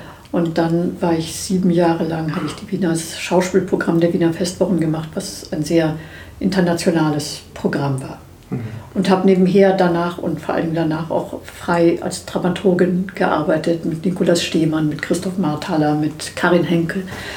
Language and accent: German; Hamburg, Germany; Ich habe studiert in Berlin, bin aufgewachsen in Hamburg, habe in Berlin studiert.